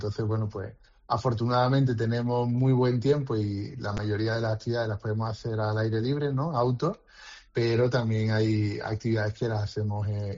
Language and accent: Spanish; Mijas, Andalusia, Spain; nosotros somos de Málaga, somos de Mijas. Nacimos aquí de Mijas para el mundo